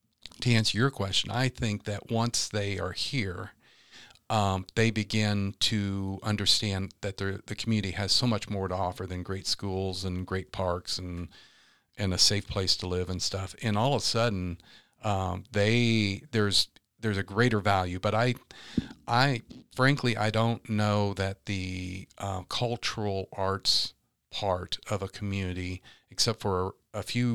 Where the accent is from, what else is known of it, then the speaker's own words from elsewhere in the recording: Oak Grove, Missouri, United States; I was from Oak Grove in our high school years, many decades apart from each other.